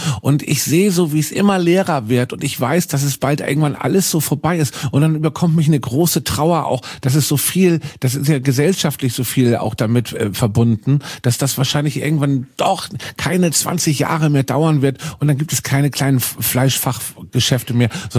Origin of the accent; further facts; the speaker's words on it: Hamburg, Germany; Weißt du, in Hamburg, da in Eimsbüttel, in meiner Ecke, wo ich groß geworden bin.